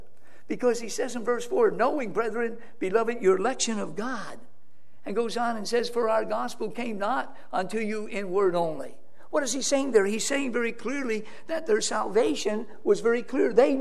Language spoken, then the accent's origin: English; Florida, United States; because we're Floridians, of course. We grew up in Florida. So I'm not a snowbird. I'm just a wandering son come home.